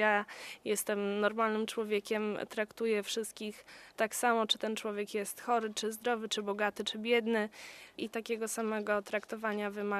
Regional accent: Lebiedzin, Podlaskie Voivodeship, Poland; Całe dzieciństwo spędziłam w Lebiedzinie.

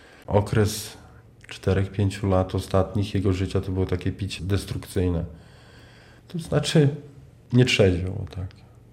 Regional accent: Hermanówka, Podlaskie Voivodeship, Poland; also born or lived in Białystok; Urodziłem się 82 roku, 1 marca w Białymstoku. Od urodzenia mieszkam we wsi Hermanówka.

